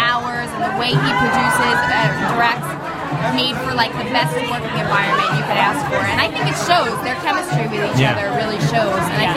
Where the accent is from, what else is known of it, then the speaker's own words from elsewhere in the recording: New York, United States; Wait a minute, I'm from New York.